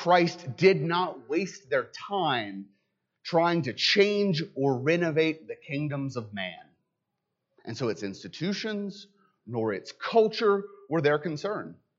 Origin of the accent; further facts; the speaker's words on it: the South, United States; You have to remember, I'm a Southerner.